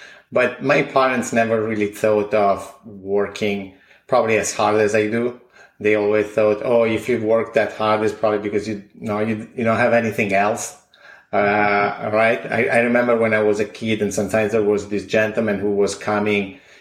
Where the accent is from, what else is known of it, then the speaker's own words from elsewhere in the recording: Italy; I grew up in Italy in a small town in the northeastern part.